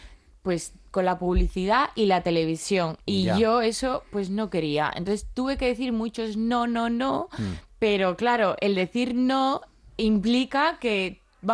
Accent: Andalusia, Spain; moved away as an adult; now in Madrid, Spain; había salido de mi pueblo, de Sevilla, no tenía... De hecho, me había independizado ese año mismo que me mudé a Madrid

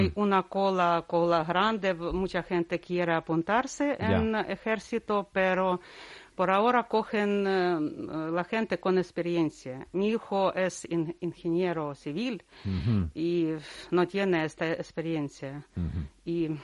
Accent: Kyiv, Ukraine; Spanish is a second language; moved away as an adult; now in Basque Country, Spain; De la capital, llevo aquí ya 3 años

